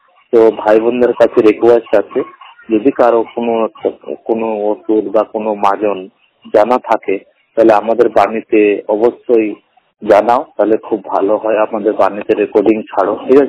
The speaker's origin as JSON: {"language": "Bangla", "town": "Allahabad", "region": "Uttar Pradesh", "country": "India", "tie": "born or raised there", "said": "আমার বাড়ি হলো এলাহাবাদ, আমি দুচোখে অন্ধ।"}